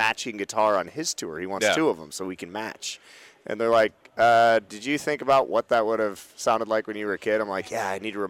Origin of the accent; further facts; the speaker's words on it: Montana, United States; And again, like I told you guys, I grew up off grid in Montana.